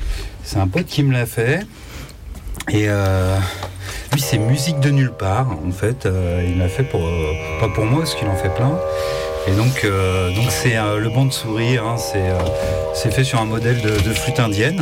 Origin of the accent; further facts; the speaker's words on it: Aubervilliers, Île-de-France, France; Alors, je viens d'Aubervilliers là.